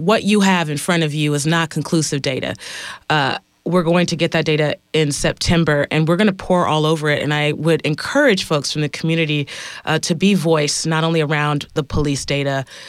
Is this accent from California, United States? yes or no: yes; California, United States; I know as a young person born and raised in the Bay Area that Black kids are not the only ones jumping the turnstiles.